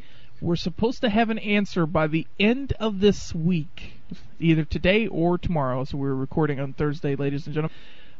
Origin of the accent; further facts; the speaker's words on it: Toledo, Ohio, United States; both Harbaugh brothers were born in my hometown of Toledo, Ohio.